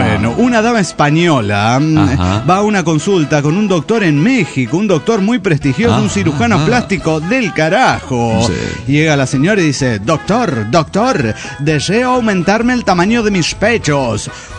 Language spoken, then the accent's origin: Spanish; Lima, Peru; Soy la renegada de Lima, Perú.